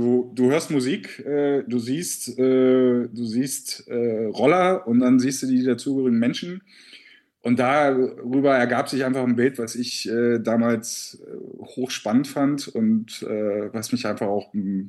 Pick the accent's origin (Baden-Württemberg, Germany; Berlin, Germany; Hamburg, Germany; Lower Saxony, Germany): Lower Saxony, Germany; Helmstedt; ich komme aus Helmstedt, eine kleine schöne Stadt in Niedersachsen.